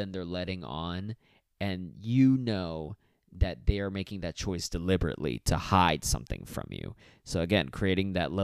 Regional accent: United States; I guess because as an American, I don't see these type of cathedrals often.

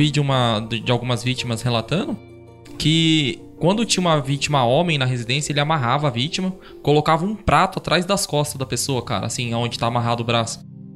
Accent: Mogi das Cruzes, São Paulo, Brazil; Nós somos de Mogi das Cruzes, cara.

